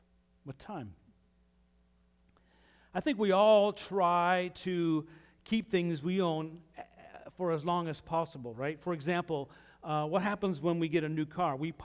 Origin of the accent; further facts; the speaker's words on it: Utah, United States; Now, I'm from Utah, and John Stockton was a Utah Jazz player, so growing up, he was, like, amazing.